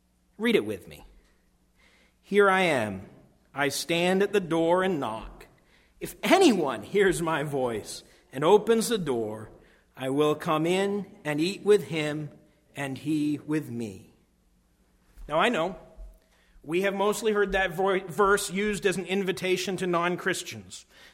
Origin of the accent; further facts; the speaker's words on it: New England, United States; We're all New Englanders, and I'm from New England, so I can say this.